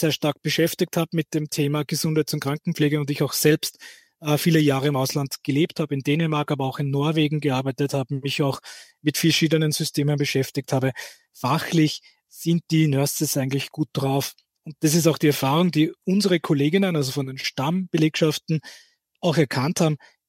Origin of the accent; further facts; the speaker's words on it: Wiener Neustadt, Lower Austria, Austria; born there; Ich, wie gesagt, bin ein gebürtiger Wiener Neustädter